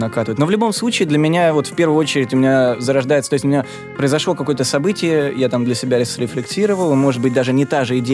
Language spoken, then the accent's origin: Russian; Moscow, Russia; also born or lived in Saint Petersburg; Родился в Питере, всю жизнь в Москве.